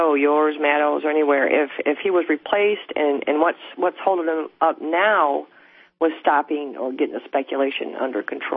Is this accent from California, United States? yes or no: no; Michigan, United States; I'm from Michigan, and of course we've been sending around these recall petitions